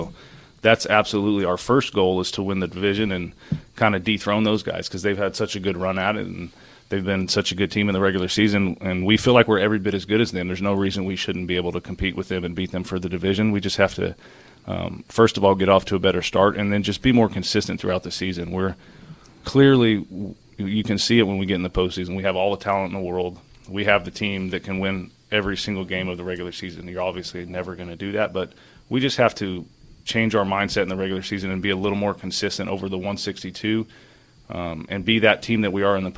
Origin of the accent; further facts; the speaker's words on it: Oklahoma, United States; I didn't necessarily have an NFL team because I grew up in Oklahoma and we didn't have one.